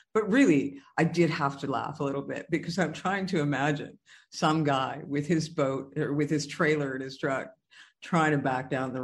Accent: Terrace, British Columbia, Canada; I come from the Pacific Northwest, Terrace, BC, but, you know, we're just off 2 hours from the coast, which is Prince Rupert.

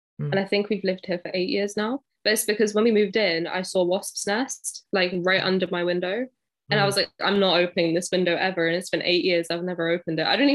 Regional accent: London, United Kingdom; I'm from London. I'm 22, almost 23 next week.

